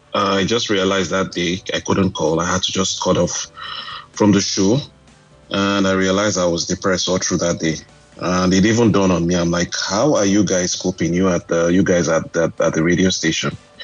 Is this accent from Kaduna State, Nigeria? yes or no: yes; Kaduna, Kaduna State, Nigeria; moved away as an adult; I was born in Kaduna. I lived in Kaduna till I went out of Kaduna for my university study.